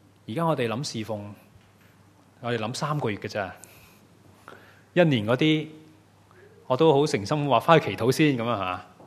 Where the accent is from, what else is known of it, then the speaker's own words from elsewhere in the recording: Hong Kong; 可能我哋香港人性格都系吓